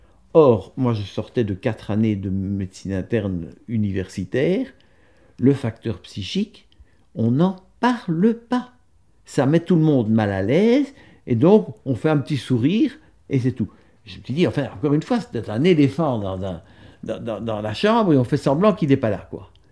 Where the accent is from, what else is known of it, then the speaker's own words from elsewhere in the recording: Belgium; moved away as an adult; now in France; moi, je suis un médecin belge. J'ai quitté la Belgique en 2003.